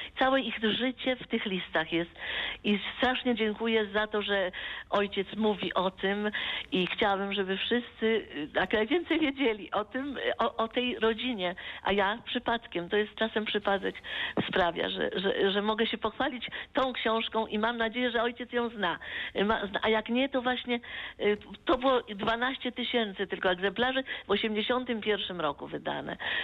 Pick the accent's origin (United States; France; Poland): Poland; Warsaw, Masovian Voivodeship; born there; urodziłam się w szpitalu Dzieciątka Jezus w Warszawie.